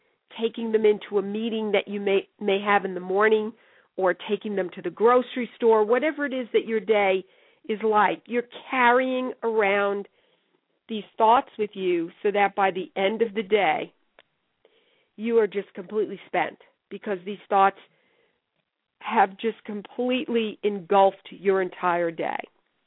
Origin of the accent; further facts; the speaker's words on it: New York, United States; now in Southern California, United States; this is something that always amazed me because I grew up in New York, is the really deep, deep blue sky that we have here.